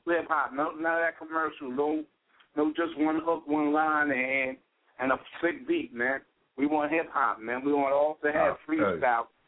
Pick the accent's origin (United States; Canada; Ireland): United States; Harlem, New York; even though he's from Brooklyn and I'm from Harlem